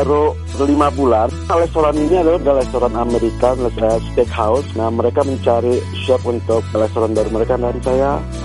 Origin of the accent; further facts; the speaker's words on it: Bekasi, West Java, Indonesia; di daerah saya Bekasi, satu terkenal dari ujung ke ujung